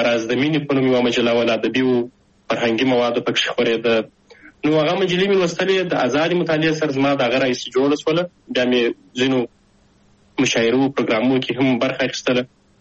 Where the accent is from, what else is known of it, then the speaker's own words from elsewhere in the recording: Shajoy, Zabul, Afghanistan; also born or lived in Kabul; زه اصلا د زابل ولایت د شاجوی ولسوالۍ یم. تقریبا په 2015 میلادي کې د زابل په شاجوی کې د مسازو په نوم په یوه کلی کې هلته ونړۍ ته راغلم،